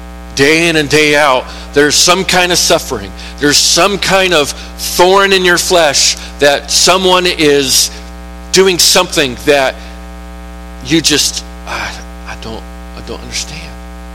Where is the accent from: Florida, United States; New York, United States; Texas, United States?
Florida, United States; When I was growing up in Florida for a few years, we went snake hunting.